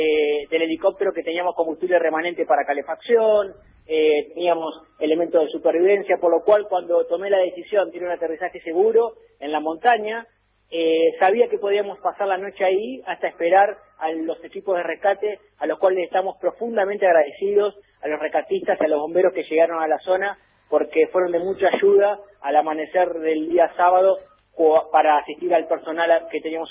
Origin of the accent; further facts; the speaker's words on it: Paraná, Entre Ríos, Argentina; Tengo 34 años y soy de Paraná, Entre Ríos.